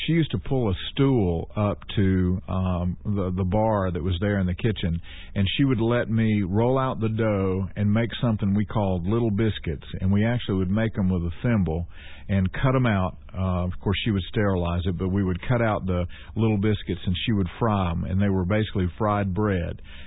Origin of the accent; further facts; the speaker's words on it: Ellenboro, North Carolina, United States; also born or lived in Shelby / Spindale; I was born in Shelby, North Carolina. Back then it was called Cleveland County Hospital. And my parents very quickly moved to Spindale, North Carolina. And then we moved again when I was 18 months old to a small farming community called Ellenboro. And I was raised there.